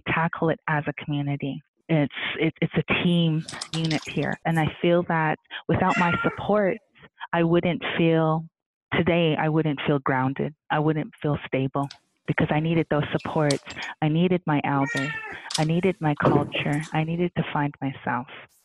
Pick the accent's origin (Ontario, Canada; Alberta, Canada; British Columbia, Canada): Alberta, Canada; like I'm Blackfoot, I come from the Blood Tribe Nation, and that is one of our ways to cleanse.